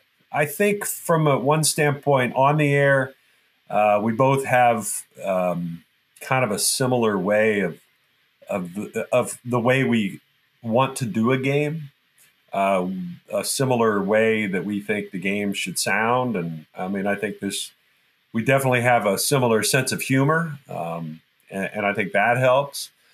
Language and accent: English; Texas, United States; I grew up in Texas. My parents were not from Texas. My dad was an executive with IBM, kind of moved around a lot, and landed in Texas shortly before I was born, and kind of put down roots there and never left, you know.